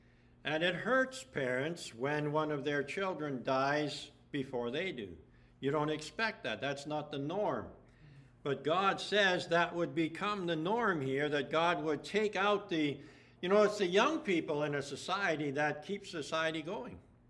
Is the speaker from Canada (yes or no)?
yes; Canada; I'm a Canadian, and I want to defend Canada.